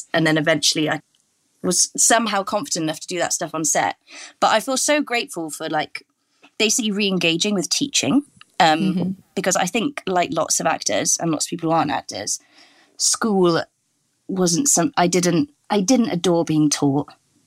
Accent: Wales, United Kingdom; So I'm Welsh speaking

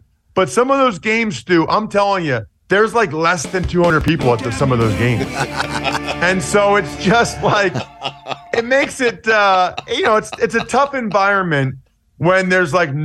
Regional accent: Philadelphia, Pennsylvania, United States; So, I grew up outside of Philly. So I grew up a big Eagles fan, right?

